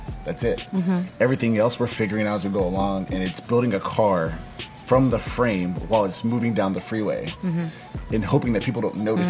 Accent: Washington, District of Columbia, United States; born there; So I was born in Southeast DC

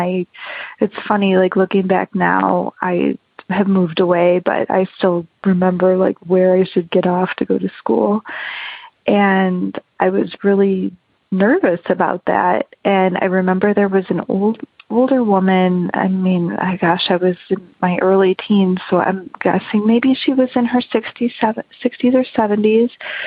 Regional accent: Chicago, Illinois, United States; I wanted to tell a story about what happened to me when I was a young girl growing up in Chicago. So I lived in the city of Chicago

